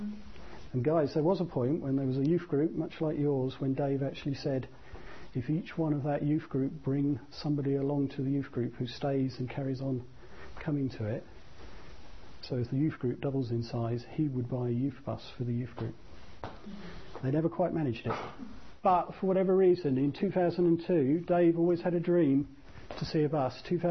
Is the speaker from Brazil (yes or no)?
yes; Brazil; Growing up in Brazil as I did